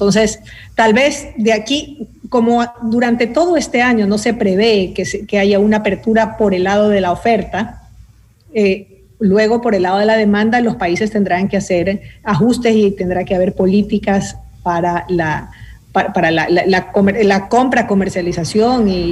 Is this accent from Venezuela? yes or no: no; Ecuador; Es un compromiso de todos como ecuatorianos